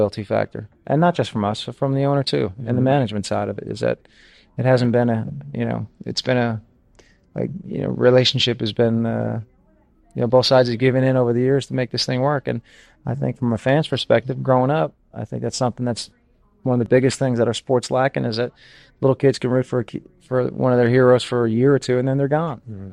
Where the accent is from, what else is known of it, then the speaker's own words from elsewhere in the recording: New York, United States; Well, I mean, growing up in Long Island, a small little town